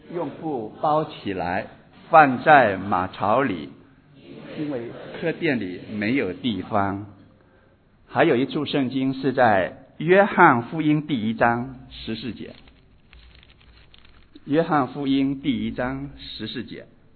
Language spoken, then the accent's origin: Chinese; China; 如果用我们中国人的话，叫做做梦都没梦见过。